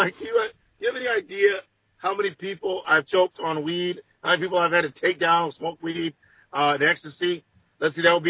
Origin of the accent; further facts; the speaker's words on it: Ann Arbor, Michigan, United States; now in Detroit, United States; So I grew up in Ann Arbor, and I came to Detroit, and they act like a joint is like the end of the world.